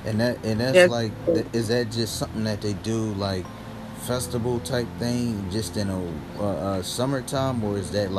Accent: Philadelphia, Pennsylvania, United States; Because, you know, I'm from Philly, so one of our foods that we're famous for is like the Philly cheesesteak.

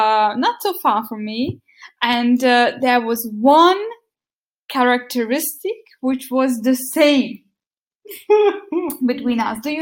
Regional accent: Hungary; English is a second language; now in Germany; I come from Hungary, by the way, and I studied English, and I live in Germany

